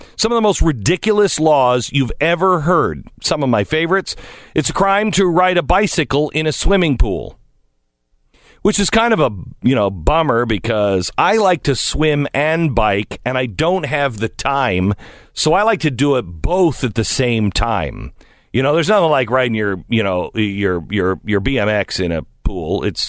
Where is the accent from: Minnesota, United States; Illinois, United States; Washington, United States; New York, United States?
Washington, United States; Seattle; As I grew up in Seattle, Washington, I always wanted to live in California.